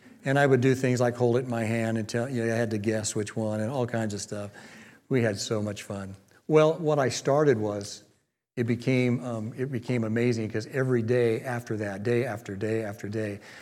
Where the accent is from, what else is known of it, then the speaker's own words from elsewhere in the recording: Packwood, Washington, United States; I was a little boy growing up in Packwood, Washington. Believe it, there really is a Packwood, Washington.